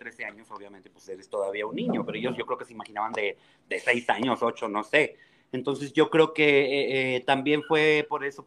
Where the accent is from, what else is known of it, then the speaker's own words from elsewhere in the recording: Saltillo, Coahuila, Mexico; yo soy de Saltillo, Coahuila